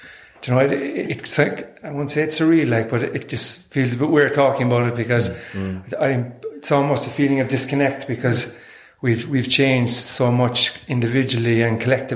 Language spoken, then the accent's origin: English; County Kerry, Ireland; now in Cork, Ireland; I'm originally from Kerry, but I'm in Cork.